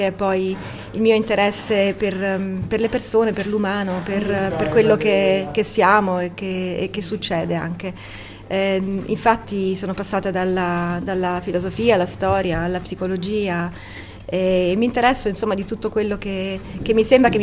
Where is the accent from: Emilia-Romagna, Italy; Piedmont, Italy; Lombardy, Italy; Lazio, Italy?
Lazio, Italy; Rome; moved away as an adult; now in Switzerland; Arrivo da Roma, sì, esatto